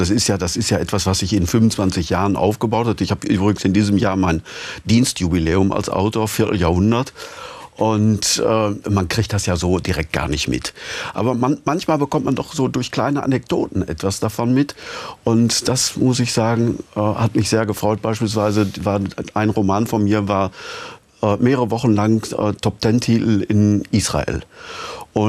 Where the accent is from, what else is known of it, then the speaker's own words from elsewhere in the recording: Altena, North Rhine-Westphalia, Germany; das verbindet ja Tübingen wieder mit meiner Heimatstadt Altena.